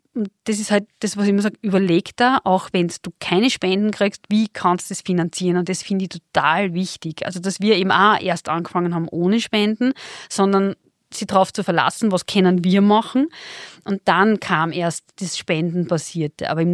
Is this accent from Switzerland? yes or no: no; Vienna, Austria; ich als Wiener